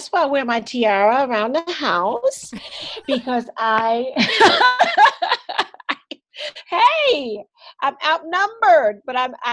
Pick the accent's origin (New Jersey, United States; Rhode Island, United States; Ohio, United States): New Jersey, United States; Jersey City; Well, Lee, I am from New Jersey. I am a military veteran that kind of brought me away from Jersey City, New Jersey.